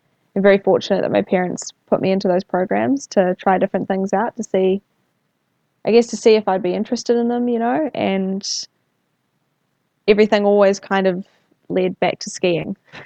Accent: Ohakune, Manawatū-Whanganui, New Zealand; also born or lived in New Plymouth; So I grew up mostly in Oakuni. When I was quite a lot younger, so we actually lived in Oakuni up until the time that I was 3 years old.

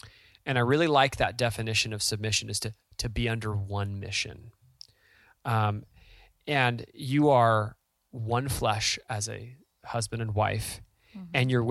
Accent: California, United States; And like we're from Southern California, you'd go to church and people would be wearing like crop tops at church with yoga pants.

